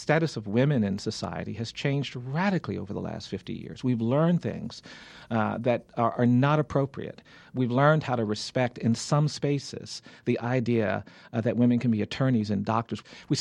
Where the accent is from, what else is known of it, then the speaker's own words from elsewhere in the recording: Montgomery, Alabama, United States; We've got 59 markers and monuments to the Confederacy in my hometown of Montgomery, and nary a word about slavery.